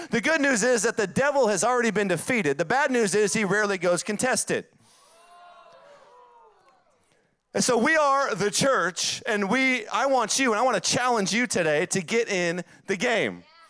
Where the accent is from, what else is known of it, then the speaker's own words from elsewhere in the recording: the South, United States; accent: Southern US; It's my southern accent.